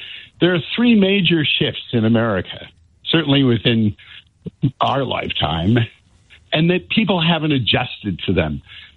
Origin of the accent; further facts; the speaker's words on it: Midwest, United States; When I was younger, growing up in the Midwest, the smell of pollution, they just said it's the smell of money.